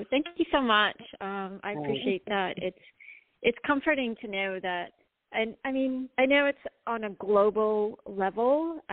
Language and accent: English; North Carolina, United States; So North Carolina, my question is...